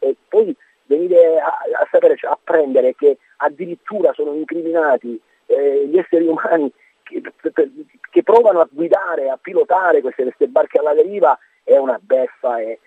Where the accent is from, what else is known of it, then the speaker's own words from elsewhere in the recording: Calabria, Italy; io da una calabrese